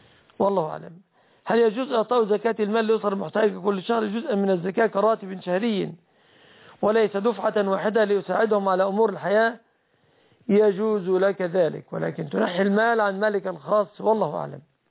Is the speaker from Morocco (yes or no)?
no; Egypt; بلادنا مصر